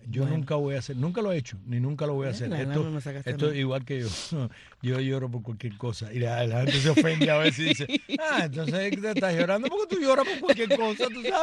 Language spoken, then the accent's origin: Spanish; Cuba; Cubanos, somos cubanos.